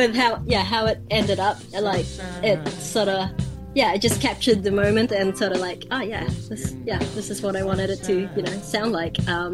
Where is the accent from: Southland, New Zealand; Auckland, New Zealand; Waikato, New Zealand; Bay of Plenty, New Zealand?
Auckland, New Zealand; So I guess, you know, being Filipino maybe has an influence on that, or like, yeah, and yeah, growing up in Auckland maybe.